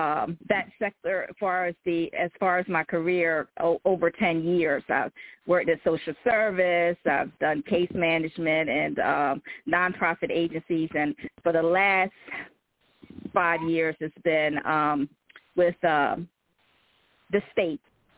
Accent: Salisbury, Maryland, United States; That's where I'm from. I'm in from Salisbury, Maryland, on the Eastern Shore, raised there.

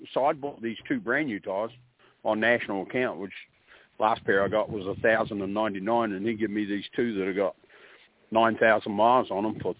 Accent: New Zealand; now in United States; Well, I'm from New Zealand originally, but I'm...

